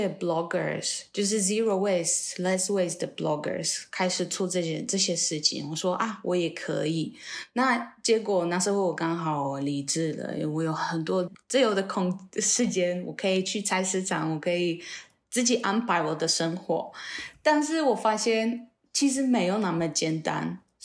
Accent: Poland; Chinese is a second language; moved away as an adult; now in Taiwan; 然后我是来自波兰，主要是已经在台湾快8年了，第一次2012年来台湾，然后那时候我是交换生而已，但是因为很喜欢这里，我就先继续在台湾读书，然后找工作，最后因为爱情我留下来。

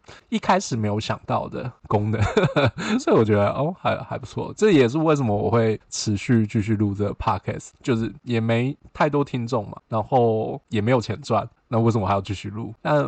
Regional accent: Taiwan; now in New York, United States; 来到纽约生活就是外国人去，就身为一个台湾人来到国外生活嘛

